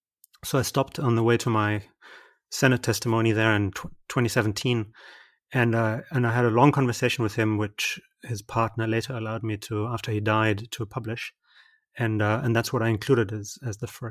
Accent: Germany; I am German. I was born and raised in Germany and had many of these conversations in my own family about what did my grandparents do in the war.

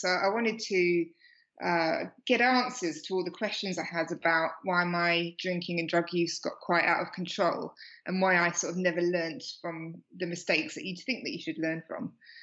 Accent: Slough, South East England, United Kingdom; now in Australia; I grew up in Slough in the UK and now I live in Australia.

